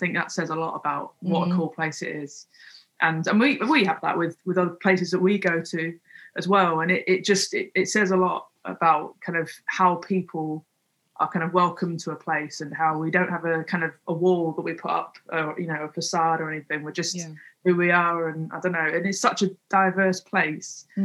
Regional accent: London, United Kingdom; moved away as an adult; now in Manchester, United Kingdom; because I'm not from Manchester, I moved here 20 years ago from London. So like that whole thing of, like, I was obviously loved London, but like I grew up there, but I became an adult in Manchester really, because I came to uni here.

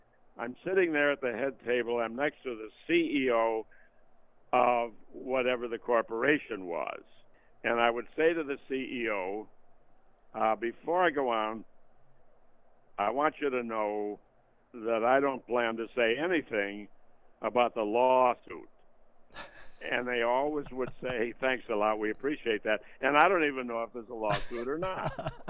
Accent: Buffalo, New York, United States; also born or lived in Jamestown, United States; I'm originally from Buffalo, and I also lived in Jamestown for a while

